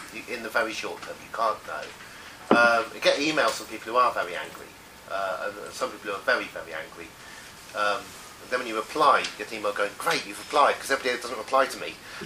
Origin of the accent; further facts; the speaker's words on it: Oxford, South East England, United Kingdom; because I grew up in Oxford, which is incredibly unequal from the car factory to the highest concentration of members of the House of Lords. And then I lived in various others